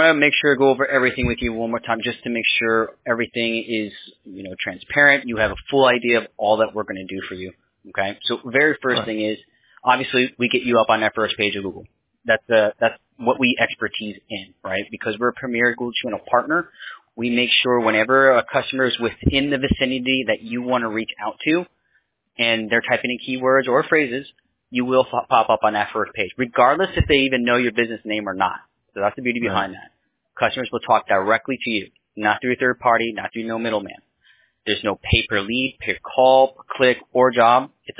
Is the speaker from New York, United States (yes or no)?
yes; Poughkeepsie, New York, United States; Yeah, I grew up in Poughkeepsie.